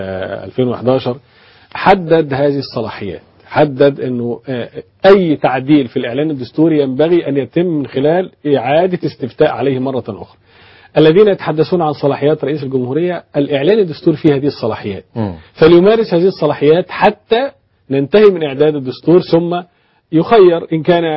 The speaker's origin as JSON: {"language": "Arabic", "country": "Egypt", "said": "وأنا مواطن مصري"}